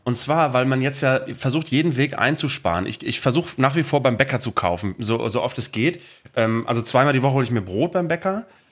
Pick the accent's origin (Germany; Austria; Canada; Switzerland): Germany; Bremen; aus meiner Heimatstadt, aus Bremen-Vegesack